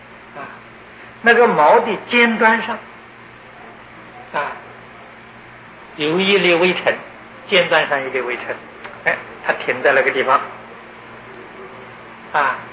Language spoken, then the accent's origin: Chinese; China; 我们中国人用毛笔